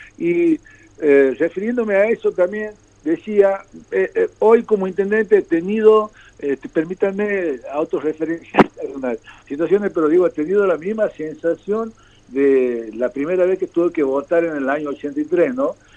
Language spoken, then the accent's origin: Spanish; Argentina; Lo mejor que nos puede pasar como argentinos en este momento